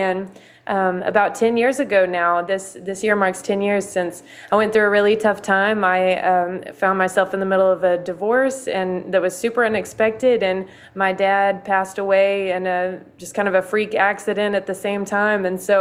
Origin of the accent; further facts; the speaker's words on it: Texas, United States; now in Nashville, United States; So I'm originally from Texas. Just born and raised there. And I moved out to Nashville in 2020.